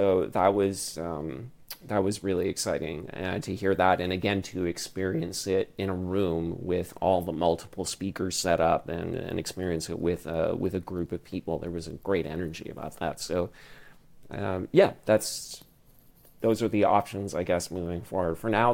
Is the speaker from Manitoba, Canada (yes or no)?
no; Ottawa, Ontario, Canada; when I was growing up in Ottawa, I had my traditional piano lessons